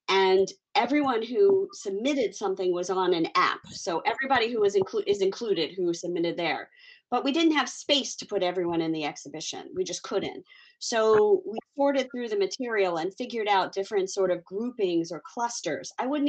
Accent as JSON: {"language": "English", "country": "United States", "tie": "born or raised there", "said": "I grew up in the United States. I am of South Asian origin. My parents are, one parent is Bengali, one parent is Maharashtrian."}